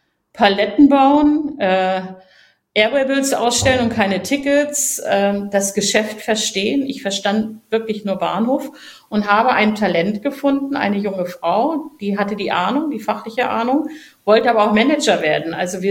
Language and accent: German; Germany; mich als Deutsche, als Chefin